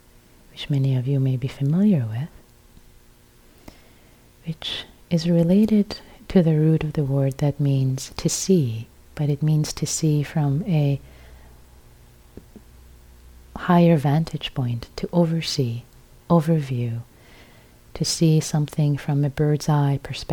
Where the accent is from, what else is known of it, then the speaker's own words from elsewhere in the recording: Iran; I was born and raised in Iran, a Muslim country, by a Muslim family, and I was Muslim before.